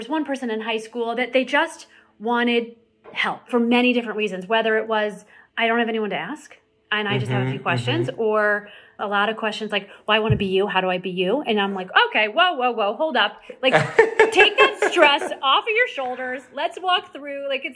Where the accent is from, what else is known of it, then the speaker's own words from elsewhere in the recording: Missouri, United States; I mean, I grew up in Missouri. I didn't grow up in the tri-state area or LA.